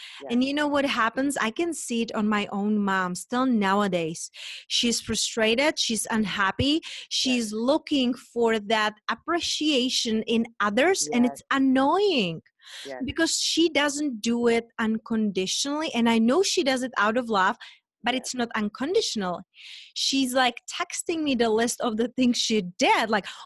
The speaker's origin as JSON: {"language": "English", "country": "Czechia", "said": "I'm from Czech Republic."}